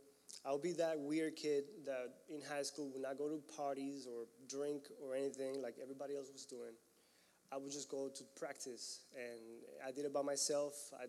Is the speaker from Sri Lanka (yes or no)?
no; Panama; English is a second language; now in United States; Anyways, I'm from Panama, born and raised there. I thought I was going to have a life there for some reason. I ended up in the United States.